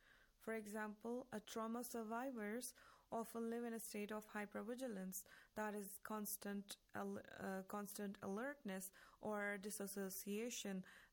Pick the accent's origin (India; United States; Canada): India; Jammu and Kashmir; English is a second language; now in Iran